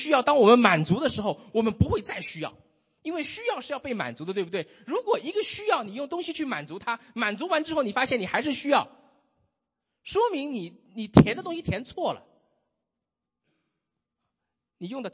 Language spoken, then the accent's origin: Chinese; Shanghai, China; 我是上海人，我有上海户口